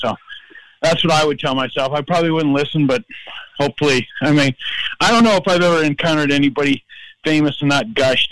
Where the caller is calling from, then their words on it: Minneapolis, Minnesota, United States; Oh, Minneapolis.